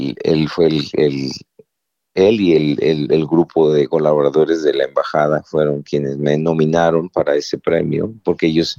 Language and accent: Spanish; Mexico; en México, que en mi país